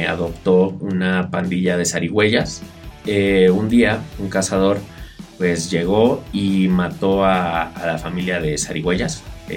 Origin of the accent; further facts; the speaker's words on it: Mexico City, Mexico; Sí, yo también soy de la Ciudad de México.